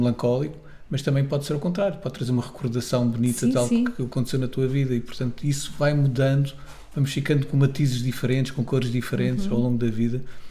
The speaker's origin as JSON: {"language": "Portuguese", "region": "Madeira", "country": "Portugal", "tie": "born or raised there", "also_born_or_lived": "Galicia, Spain", "said": "eu cresci, os meus primeiros anos de vida foi em Espanha, nasci na Galiza. E fui para a Madeira com 5 anos."}